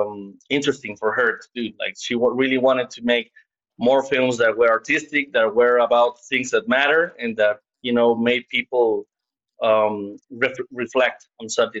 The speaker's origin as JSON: {"language": "English", "region": "Colima", "country": "Mexico", "said": "We're from Mexico, but it's also interesting to say that we're from Colima, which is one of the smallest towns in our country"}